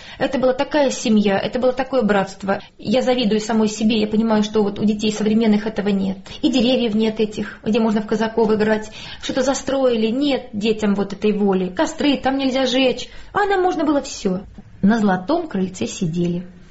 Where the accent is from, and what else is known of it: Penza, Penza Oblast, Russia; born or raised there